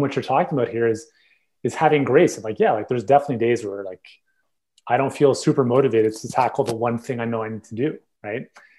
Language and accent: English; Canada; Being Canadian, you know